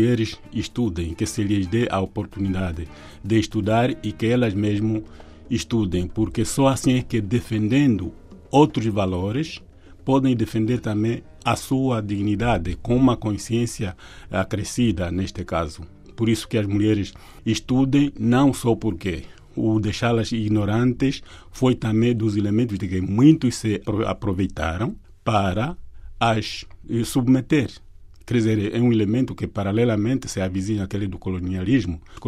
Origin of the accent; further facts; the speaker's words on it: Angola; Eu sou angolano, naturalmente, não é?